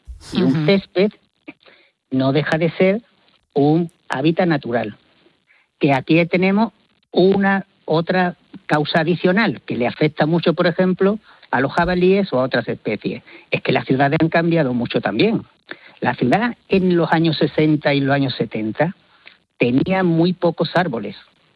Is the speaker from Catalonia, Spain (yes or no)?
no; Málaga, Andalusia, Spain; yo soy de Málaga, entonces toda la zona de Málaga, de la Costa del Sol